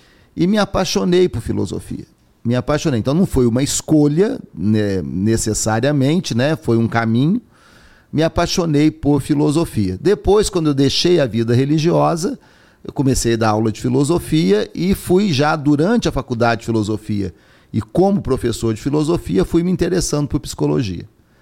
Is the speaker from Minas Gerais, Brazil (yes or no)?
yes; Três Corações, Minas Gerais, Brazil; also born or lived in São Bento do Abade; Eu sou do interior de Minas, né, do sul de Minas, de uma cidade chamada Três Corações. Eu estou registrado lá, mas na verdade eu nasci numa currutela ali pertinho, pequenininha.